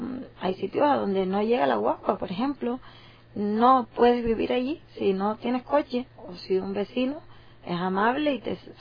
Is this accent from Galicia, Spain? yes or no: no; Canary Islands, Spain; de 2 millones y pico de personas que somos en Canarias